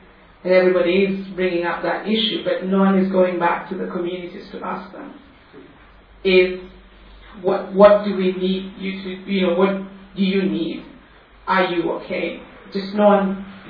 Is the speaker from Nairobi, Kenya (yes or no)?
no; Turkana County, Kenya; I come from the Turkana community, but I tend to work with pastoralists, fisher folk, and the general northern Kenya communities.